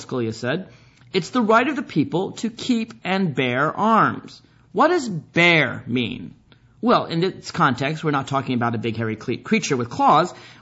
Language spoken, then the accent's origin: English; Virginia, United States; And indeed, in Virginia, my home state, until 2003, a man and his wife could not have oral sex because that was a crime.